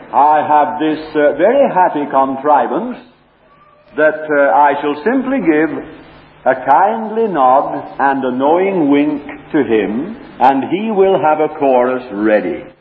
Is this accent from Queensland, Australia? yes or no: no; Sydney, New South Wales, Australia; born there; I was born in Sydney.